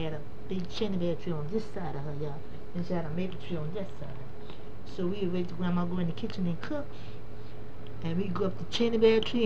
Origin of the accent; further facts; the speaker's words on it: Scotts Hill, United States; Because, see, I come from Scotts Hill up here.